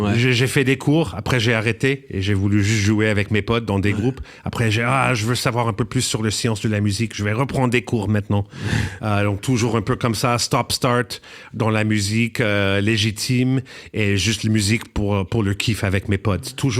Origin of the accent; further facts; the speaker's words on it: Canada; moved away; j'ai quitté le Canada en 98, peut-être aussi pour partir, pour reprendre le force de pouvoir être moi-même. Je me suis dit, j'ai trop de connaissances, je suis trop sensible à ce que les autres pensent de moi ici. En plus, comme c'est la culture dans laquelle j'ai grandi